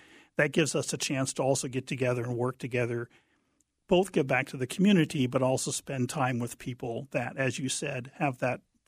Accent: Cottage Grove, Minnesota, United States; I'm from Cottage Grove

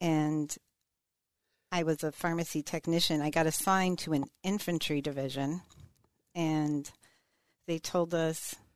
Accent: Biwabik, Minnesota, United States; I am. I'm from Bowabic, Minnesota, up on the Iron Range.

